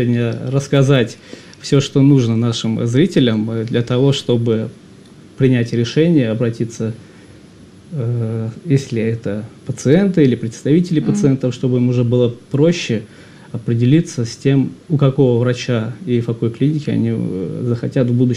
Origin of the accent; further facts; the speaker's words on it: Dagestan, Russia; born there; Родился я в Дагестане, в семье врача, отец мой врач.